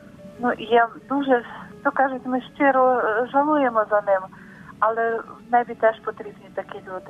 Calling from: Lviv, Lviv Oblast, Ukraine; Я хочу сказати, я зі Львова.

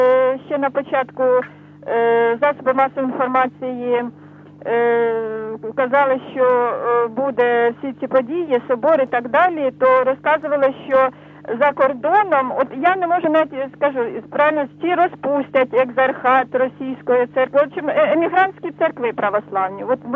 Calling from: Kyiv, Ukraine

